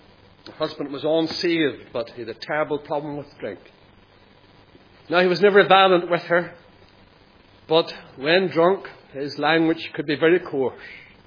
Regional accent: Lisburn, Northern Ireland, United Kingdom; as a young man in my hometown of Lisburn

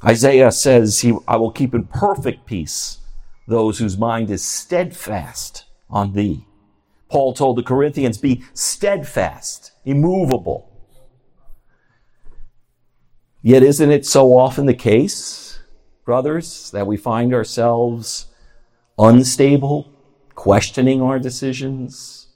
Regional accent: New York City, New York, United States; Sorry for you guys from the Bronx, but I grew up in Queens.

